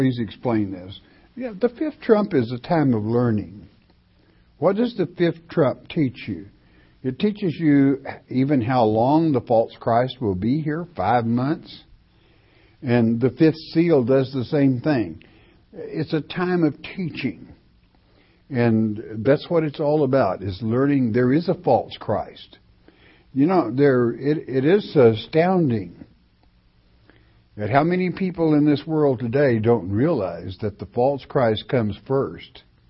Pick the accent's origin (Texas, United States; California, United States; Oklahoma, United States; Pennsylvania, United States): Oklahoma, United States; When I was a young lad and growing up in Oklahoma, you always had a cellar.